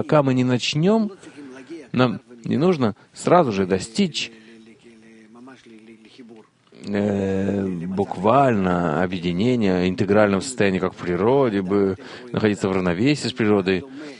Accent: Ashkelon, Southern District, Israel; я из Ашкелона.

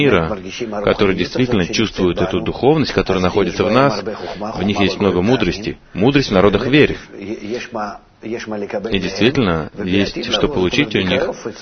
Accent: Russia; я из России.

